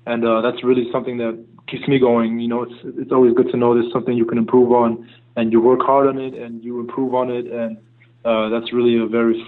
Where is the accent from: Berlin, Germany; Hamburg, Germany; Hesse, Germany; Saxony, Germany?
Berlin, Germany; my home city. I love Berlin, and I grew up in Berlin, and that's my home.